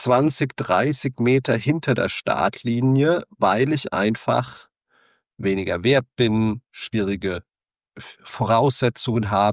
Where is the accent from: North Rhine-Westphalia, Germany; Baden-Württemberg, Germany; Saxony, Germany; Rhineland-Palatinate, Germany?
Rhineland-Palatinate, Germany; also ich komme aus der Rhein-Main-Region, wie man mir an der einen Stelle vielleicht durch das eine oder andere dialektische Wort auch mal erkennt. Ich bin in Mainz dann auf die weiterführende Schule gegangen